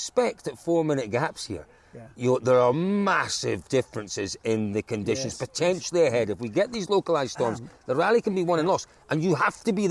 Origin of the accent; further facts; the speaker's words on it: Scotland, United Kingdom; as a Scotsman